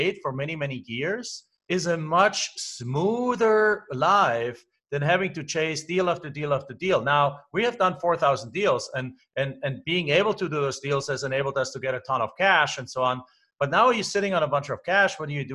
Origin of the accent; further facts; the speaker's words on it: Germany; moved away as an adult; now in United States; And I came from Germany, I came here to the US, and I had my work visa tied to them.